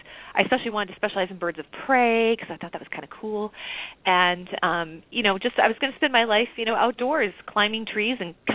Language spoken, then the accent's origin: English; Belmont, Massachusetts, United States; My home state, Massachusetts. You know what we're like, right? So, you know, and it was good, though. It was really good. I went to public schools, and I gained a lot of really wonderful stuff. Our little town was Belmont, Massachusetts